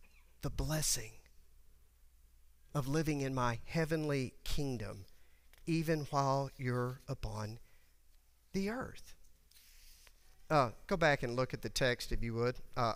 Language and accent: English; Texas, United States; Which I grew up in West Texas, that was affectionately known as a weed.